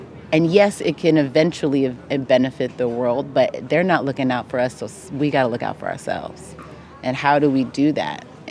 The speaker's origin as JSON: {"language": "English", "town": "Los Angeles", "region": "California", "country": "United States", "tie": "born or raised there"}